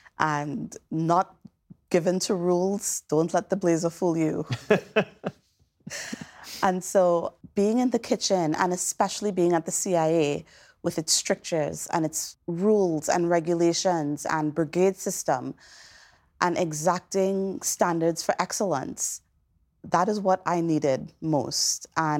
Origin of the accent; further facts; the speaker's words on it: Trinidad & Tobago; As a child growing up in Trinidad, cooking at my mother's side, helping her pick herbs outside, cilantro, culantro, Spanish thyme.